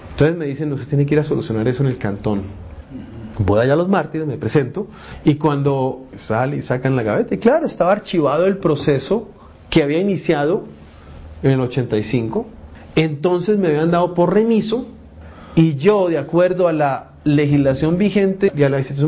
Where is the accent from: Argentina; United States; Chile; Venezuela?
United States; Spanish is a second language; moved away as an adult; now in Colombia; Yo como norteamericano solicité para venir a Colombia, como profesor norteamericano